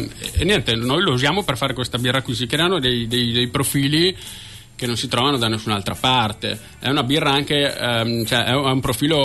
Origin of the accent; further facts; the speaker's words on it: Milan, Lombardy, Italy; Io sono milanese, ma un po' di mantovano ormai l'ho imparato.